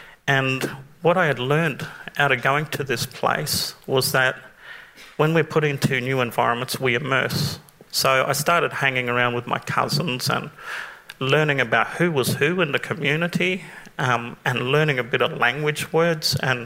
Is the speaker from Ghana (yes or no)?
no; Darwin, Northern Territory, Australia; although we grew up in Darwin, we knew what it was like to be Larrakia.